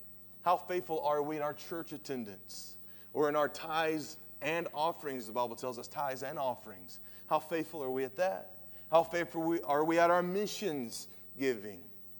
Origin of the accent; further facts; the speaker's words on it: Tennessee, United States; I'm from East Tennessee, okay? So hopefully you'll bear with me that I'm messing these names up.